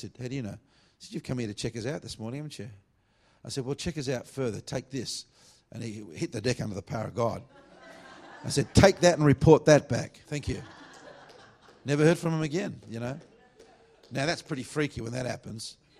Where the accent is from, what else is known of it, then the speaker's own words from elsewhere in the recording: Perth, Western Australia, Australia; I'm from Perth originally because I was living in Adelaide or Sydney at the time.